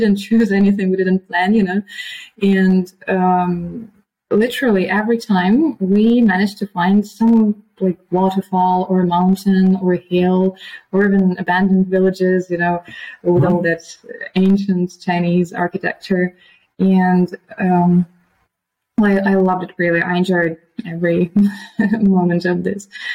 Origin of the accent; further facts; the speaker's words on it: Ukraine; moved away as an adult; also born or lived in China; now in Poland; I spent 3 years in China and now in Poland. And actually, originally, I come from Ukraine